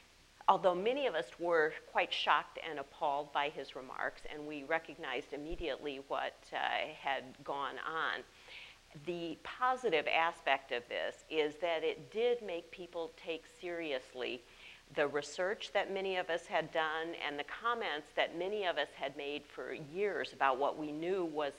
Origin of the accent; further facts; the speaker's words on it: Madison, Wisconsin, United States; since I grew up in Madison, Wisconsin, and received all my degrees there, it's not too much of a shock.